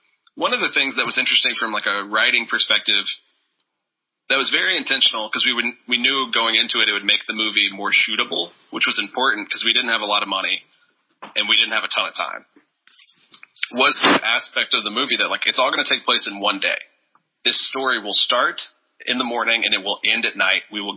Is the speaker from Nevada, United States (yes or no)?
no; Lufkin, Texas, United States; So that is in Lufkin, Texas, which is my hometown, where we shot about half of the movie.